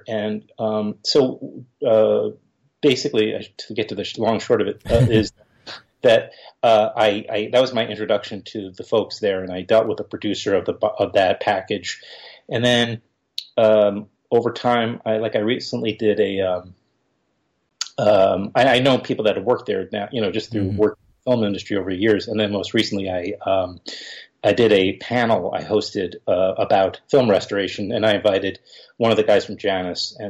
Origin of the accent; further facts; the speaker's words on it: Queens, New York, United States; I used to come into Manhattan. I grew up in Queens.